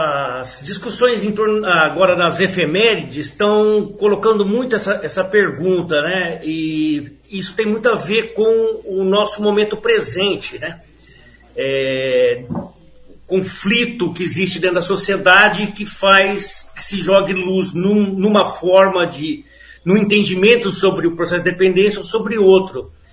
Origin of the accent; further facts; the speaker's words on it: Bela Vista do Paraíso, Paraná, Brazil; born there; eu nasci por perto, em Bela Vista do Paraíso, perto de Londrina.